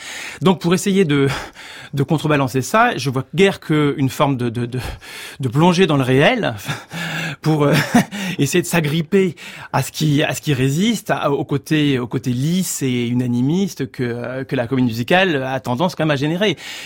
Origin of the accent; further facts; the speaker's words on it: Orléans, Centre-Val de Loire, France; En fait, je viens d'Orléans au départ